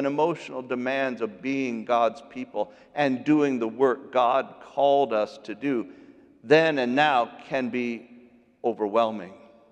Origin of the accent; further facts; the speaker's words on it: Quad Cities, Illinois, United States; When International Harvester shut down the Farmall plant in my hometown, it was devastating. My folks were two of the last to go. My stepfather probably died because of it. It took decades, but the Quad Cities bounced back.